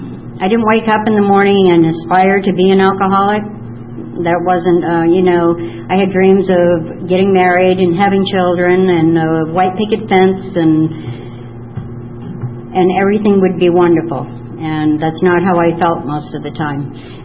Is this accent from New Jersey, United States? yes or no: no; Portsmouth, New Hampshire, United States; We moved back to my hometown, Portsmouth, New Hampshire, and we lived there.